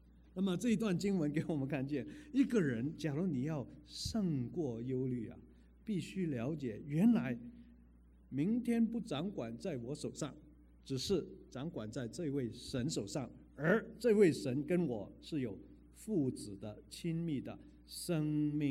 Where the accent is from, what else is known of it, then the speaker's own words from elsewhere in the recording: Macau; born there; 我在澳门出生啊，那么那个时候呢，啊，那个年代哈，啊，普遍是很简朴的生活的